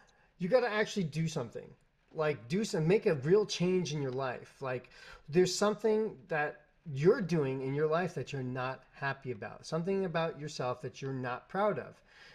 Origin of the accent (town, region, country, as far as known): New York, United States; born or raised there; now in New Jersey, United States